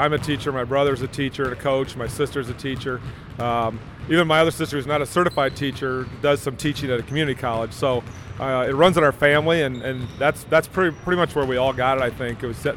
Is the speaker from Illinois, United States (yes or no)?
yes; Quad Cities, Illinois, United States; So I grew up in the Quad Cities, went to United Township, played some basketball at Blackhawk there in Moline, and then went to ISU.